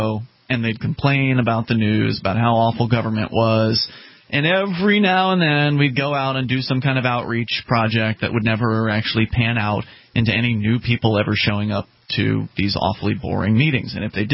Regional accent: Florida, United States; I'm originally from Florida.

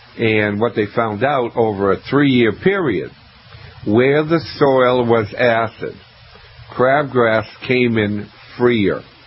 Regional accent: New England, United States; So I'm from New England. So when the Red Sox come to Fenway Park in Boston and play their first game, I go outside and I cut back all of my roses.

